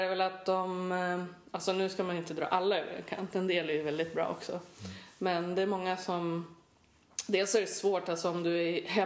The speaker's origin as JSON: {"language": "Swedish", "town": "Skellefteå", "region": "Västerbotten County", "country": "Sweden", "said": "Jag är från Norrland, Skellefteå."}